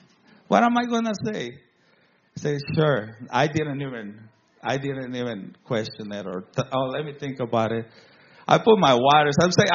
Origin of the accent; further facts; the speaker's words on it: Guadalajara, Jalisco, Mexico; I come from Mexico, a big city in Mexico. Guadalajara is the second biggest city in Mexico. And I grew up with nothing.